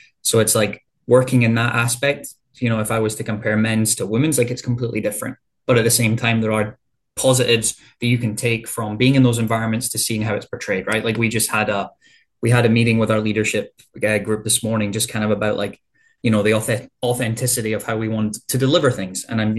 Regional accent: Scotland, United Kingdom; also born or lived in United States; Like growing up in Scotland

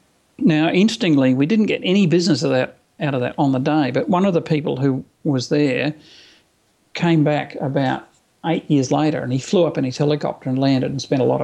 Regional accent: Toowoomba, Queensland, Australia; And I said, oh, I'm from Toowoomba.

